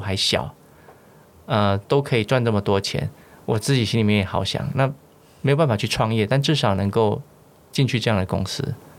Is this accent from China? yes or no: no; Taiwan; 我怎么从台湾来到这里的，这里的那个工作环境还是更有应该说挑战嘛